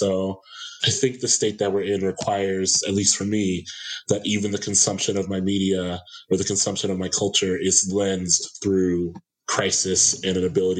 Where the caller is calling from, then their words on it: Columbus, Ohio, United States; I'm an outlier then. I'm in Columbus, Ohio.